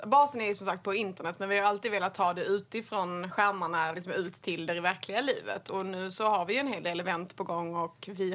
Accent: Höllviken, Skåne, Sweden; Men jag växte upp i Skåne. En liten by som heter Höllviken nere vid havet. I 2,5 mil utanför Malmö.

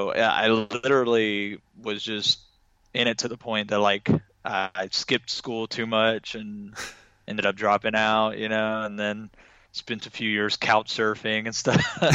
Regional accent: Little Rock, Arkansas, United States; so I'm originally from Arkansas, Little Rock, Arkansas.

